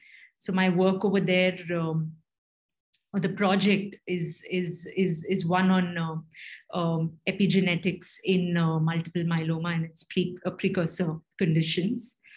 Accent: Chennai, Tamil Nadu, India; and I come from Chennai, which was formerly called Madras in South India.

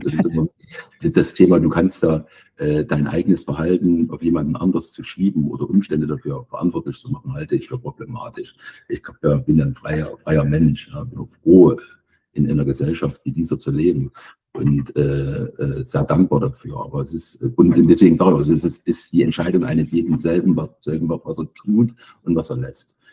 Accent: eastern Germany, Germany; Also das ist ja von der Sprache unschwer zu erkennen, dass ich ein Kind des Ostens bin.

